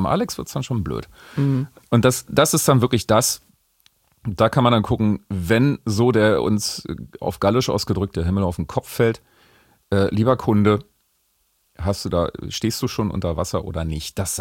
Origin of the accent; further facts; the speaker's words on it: Brandenburg, Germany; Also zum Beispiel in meiner Heimat da, im Havelland.